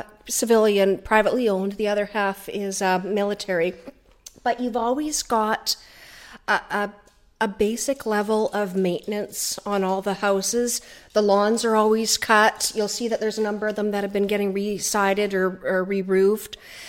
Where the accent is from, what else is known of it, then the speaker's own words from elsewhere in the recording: Ladysmith, British Columbia, Canada; now in Colwood, Canada; So I come from Ladysmith. My family's been there for 100 years.